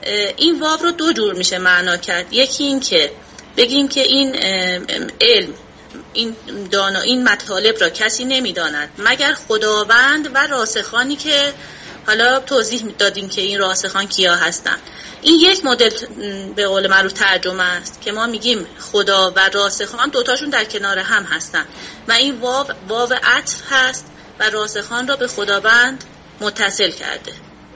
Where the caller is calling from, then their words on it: Iraq; از عراق هستم.